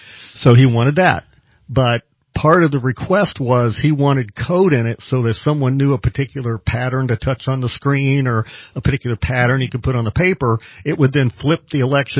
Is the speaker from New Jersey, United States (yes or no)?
no; Salem, Illinois, United States; originally Southern Illinois.